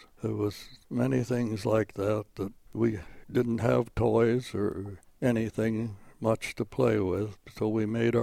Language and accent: English; Spring Valley, Minnesota, United States; also born or lived in Chatfield; In Spring Valley, Minnesota. Actually, I was born in Chatfield, Minnesota, which is about 15 miles from Spring Valley, but I was born in Chatfield, Minnesota on the farm. We were there until I was 8 years old, and then we moved to Spring Valley